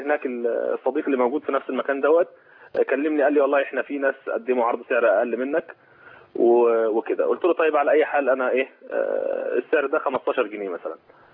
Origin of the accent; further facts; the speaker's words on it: Egypt; عندنا في مصر معروف اللي احنا بنسميها حلاوه المولد